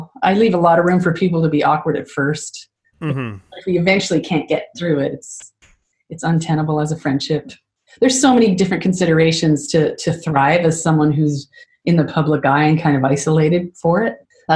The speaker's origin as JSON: {"language": "English", "country": "Canada", "said": "because I'm such a Canadian imploder."}